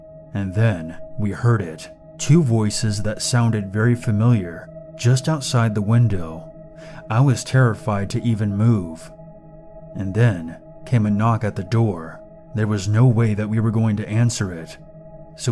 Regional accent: United Kingdom; accent: British; And with my British accent, and the fact of where I grew up, I was pretty different.

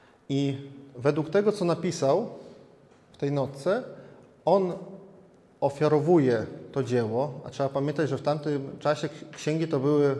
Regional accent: Supraśl, Podlaskie Voivodeship, Poland; Ja jestem z Supraśla, żyłem tyle lat w Supraślu i o tym w ogóle nie wiedziałam.

